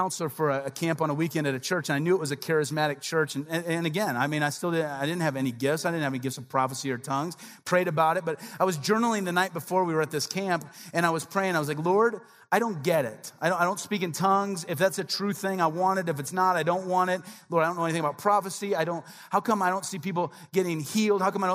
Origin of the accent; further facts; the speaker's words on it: Midwest, United States; we're from the Midwest. We didn't know.